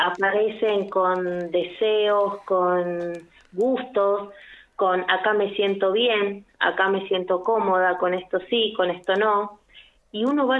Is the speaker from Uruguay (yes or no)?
no; Catamarca, Argentina; born there; Nací en Catamarca, amo Catamarca, amo Tinogasta, ¿cómo puede ser?